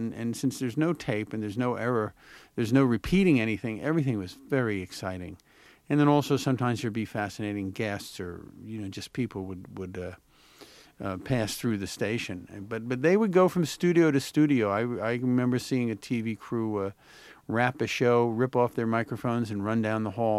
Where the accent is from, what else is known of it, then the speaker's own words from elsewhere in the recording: Philadelphia, Pennsylvania, United States; Also, my dad, you know, we grew up in Philadelphia.